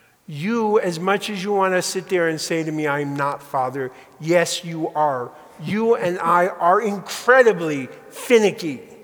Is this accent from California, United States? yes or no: no; Bridgeport, Connecticut, United States; Okay, I grew up in Connecticut in Bridgeport, where you had a choice.